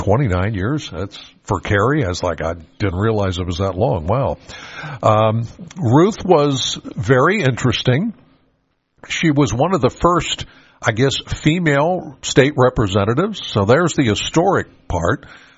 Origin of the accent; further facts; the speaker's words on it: Penns Valley, Pennsylvania, United States; I'm from Penns Valley.